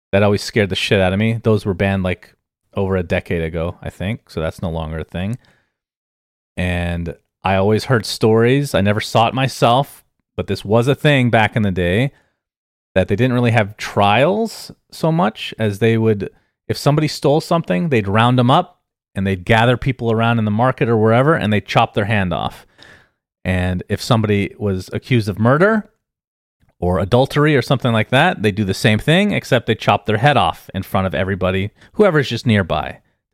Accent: Arizona, United States; It was very hot, but I come from Arizona, so it was actually exactly the same weather.

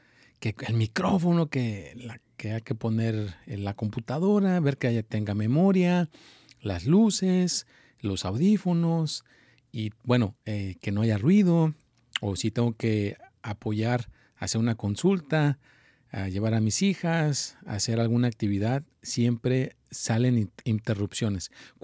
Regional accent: Mexico; now in United States; yo soy mexicano

